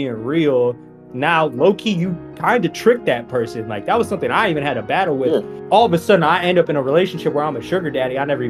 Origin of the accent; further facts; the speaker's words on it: United States; But that's a thing that I think, especially growing up in America, a lot of people, it's one of those things